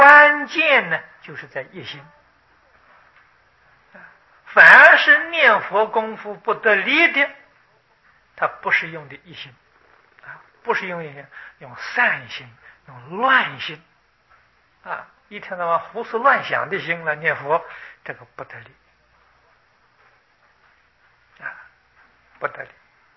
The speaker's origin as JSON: {"language": "Chinese", "country": "China"}